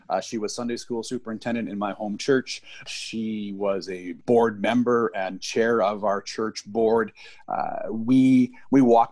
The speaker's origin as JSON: {"language": "English", "town": "Fort Saskatchewan", "region": "Alberta", "country": "Canada", "tie": "born there", "said": "I was born in Fort Saskatchewan."}